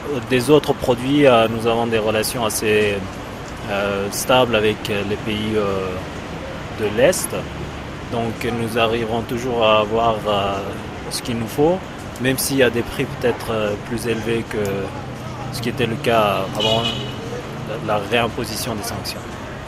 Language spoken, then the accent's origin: French; Kerman, Kerman Province, Iran; born there; French is a second language; now in Tehran, Iran; Oui, je suis un Iranien, je suis né à Kerman, dans le sud-est du pays. Et ça fait 12 ans maintenant que j'habite à Téhéran.